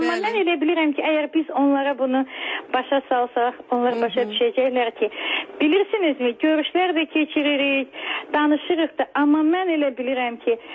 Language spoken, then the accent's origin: Azerbaijani; Baku, Azerbaijan; mən bugün öz doğma şəhərimdə özümü izqoy kimi hiss edirəm. Çünki mən hiss edirəm ki, mənə hərdən elə baxırlar ki, mən hansı planetdən gəlib düşmüşəm. Bakı həmən Bakı deyil.